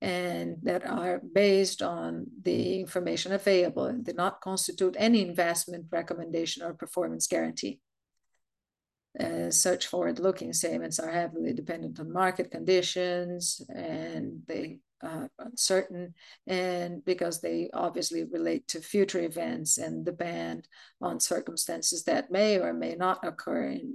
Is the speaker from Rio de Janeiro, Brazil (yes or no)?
no; São Paulo, Brazil; the new CFO and head of investor relations. I'm from Sao Paulo. I was born and raised here in Sao Paulo City